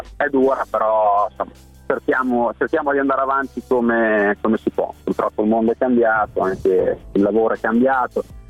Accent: Sant'Antonio di Medicina, Emilia-Romagna, Italy; accent: Emilian; Io sono dalla provincia di Bologna, nella bassa bolognese.

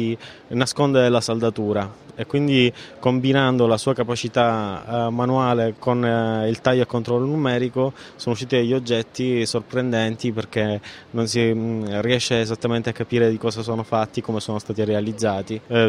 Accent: Palermo, Sicily, Italy; vengo da Palermo, sono un designer.

